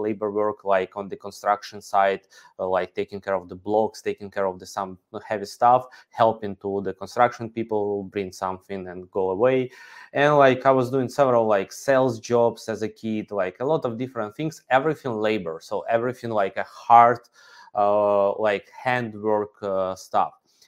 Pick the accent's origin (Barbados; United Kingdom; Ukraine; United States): Ukraine; English is a second language; so originally I'm from Ukraine. I'm Ukrainian. I never been abroad, never been in different cities, different regions at all